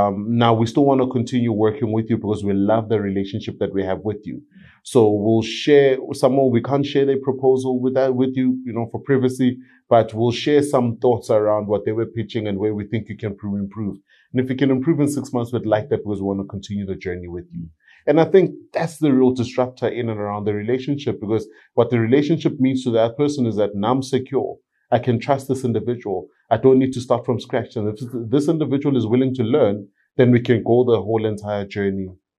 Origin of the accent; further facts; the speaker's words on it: Tembisa, Gauteng, South Africa; I remember in one of the communities that I grew up in Tembisa, it's still there today, but dilapidated